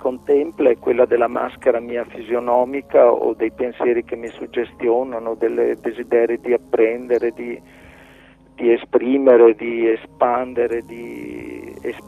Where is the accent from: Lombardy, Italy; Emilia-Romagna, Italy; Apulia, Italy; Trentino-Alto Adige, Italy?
Emilia-Romagna, Italy; Vergato; born there; sugli Appennini Toscano-Emiliani, dove sono nato a Vergato